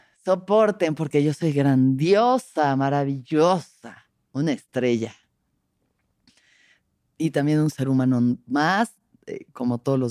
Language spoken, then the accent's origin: Spanish; Mexico